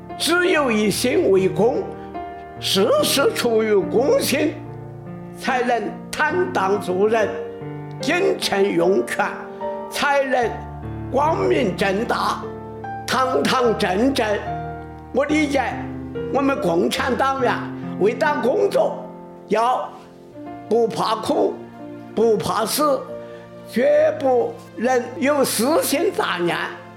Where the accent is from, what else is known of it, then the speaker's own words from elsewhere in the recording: Bazhong, Sichuan, China; 1928年3月，我出生在原大县地区巴中华城乡一个穷苦的农民家庭。